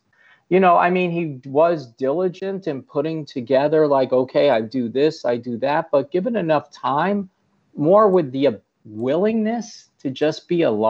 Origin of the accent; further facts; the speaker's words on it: Brooklyn, New York, United States; I grew up in Brooklyn, New York.